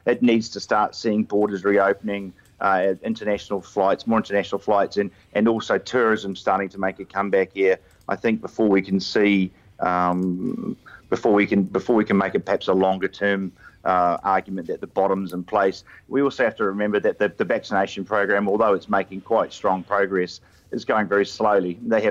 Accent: New Zealand; As a Kiwi

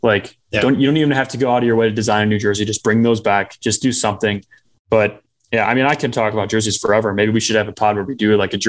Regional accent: Chicago, Illinois, United States; And I wish that, you know, my hometown team, the Blackhawks, would do more.

